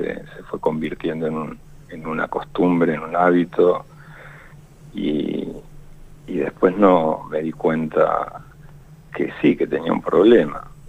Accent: Neuquén, Argentina; Sí, yo soy de acá de Neuquén, tengo 50 años.

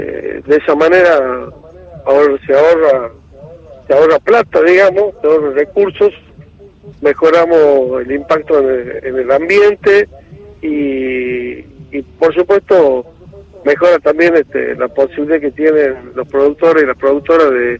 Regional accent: Tucumán, Argentina; pero yo vengo de Tucumán

